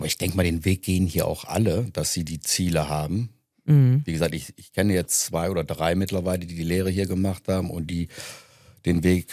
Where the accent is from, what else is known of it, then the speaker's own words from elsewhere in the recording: Düsseldorf, North Rhine-Westphalia, Germany; Und ich bin ein Düsseldorfer Jung, ja gut.